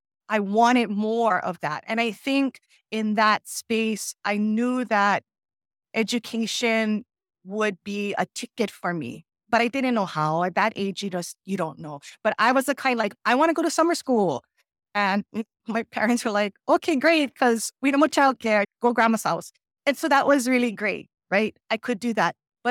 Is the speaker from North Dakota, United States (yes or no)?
no; Hawaii, United States; And so I think not really realizing how fortunate I was growing up on Maui and being in a community that everybody, right?